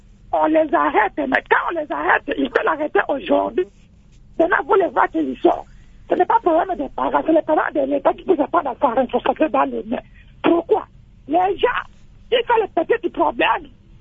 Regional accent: Mbandaka, Équateur, DR Congo; Ce qui se passe, c'est ici chez nous à Mbandaka.

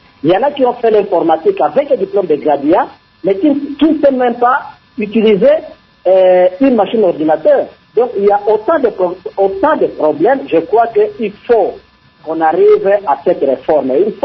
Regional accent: DR Congo

